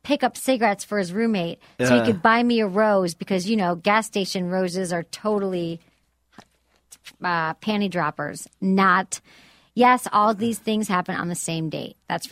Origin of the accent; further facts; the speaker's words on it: Michigan, United States; I'm not from the Bay Area. My formative years were in Michigan, and we don't say things like hella.